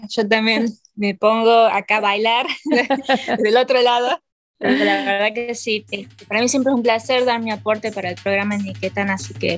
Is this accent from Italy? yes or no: no; Salta, Argentina; now in United States; yo soy de Salta capital y ahora estoy viviendo en Carolina del Norte, en Estados Unidos.